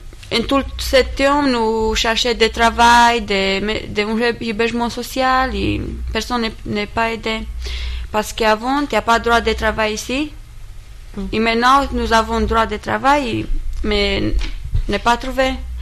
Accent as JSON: {"language": "French", "country": "Romania", "second_language": "French", "said": "C'est difficile quand je trouve un employeur et quand je lui dis que je suis roumaine."}